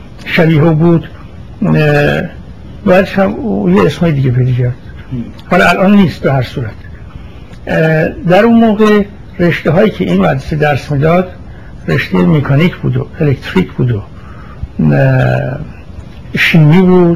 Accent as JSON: {"language": "Persian", "town": "Tehran", "region": "Tehran Province", "country": "Iran", "tie": "born or raised there", "also_born_or_lived": "Kermanshah", "said": "من متولد 1300 هستم، 1300 خورشیدی. در کرمانشاه به دنیا آمدم از یک پدر و مادر همدانی و در تهران بزرگ شدم."}